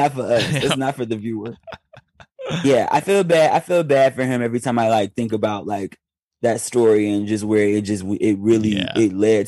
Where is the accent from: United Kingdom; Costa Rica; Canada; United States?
United States; Detroit, Michigan; It's like, I know it's firecracker season, but I'm still from Detroit deep down in my heart.